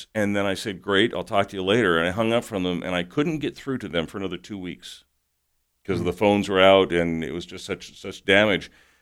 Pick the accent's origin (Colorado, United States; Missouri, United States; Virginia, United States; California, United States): California, United States; Santa Cruz; I grew up in Santa Cruz, California, which is south of San Francisco on the Monterey Bay.